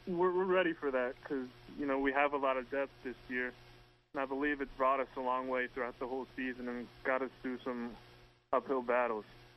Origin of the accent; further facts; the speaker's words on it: Kansas City, United States; I played for Sporting Kansas City Academy in high school, you know, because I grew up in Kansas City, and then I went to St. Louis University